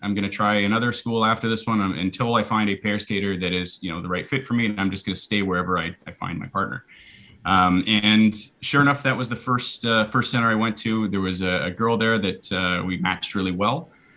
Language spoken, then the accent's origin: English; British Columbia, Canada; We were in a pretty rough neighborhood just outside Vancouver.